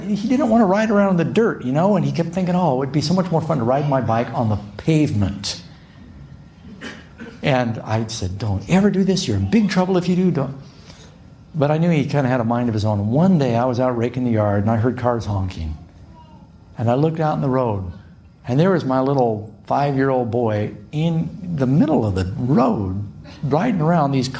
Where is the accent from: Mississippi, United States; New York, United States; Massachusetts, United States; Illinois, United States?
New York, United States; New York City; We grew up in New York City. The subway in New York.